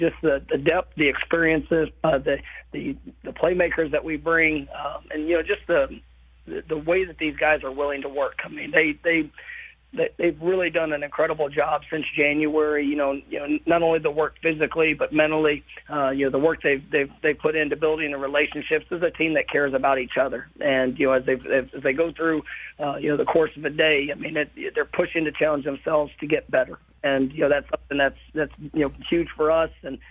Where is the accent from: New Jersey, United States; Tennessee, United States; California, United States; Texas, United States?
Texas, United States; Dallas; But it was definitely a special experience for you know, a boy growing up in Dallas.